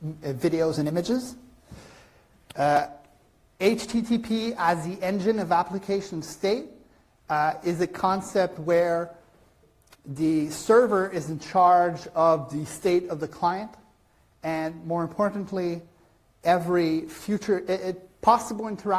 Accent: Montreal, Quebec, Canada; I come from Montreal in Quebec, which is in Canada. I'm fluent in English and French

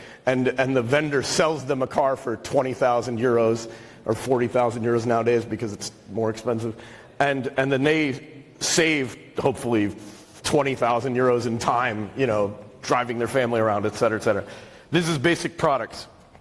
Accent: United States; I'm American, so I have to think of everything as capitalism.

